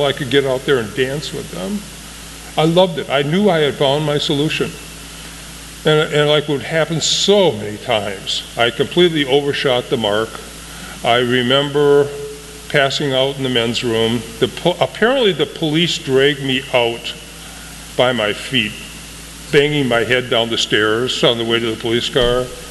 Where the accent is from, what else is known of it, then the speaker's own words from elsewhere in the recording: Minneapolis, Minnesota, United States; I grew up in South Minneapolis. I'm the oldest of six boys. It was a Irish blue-collar, working-class Irish Catholic family.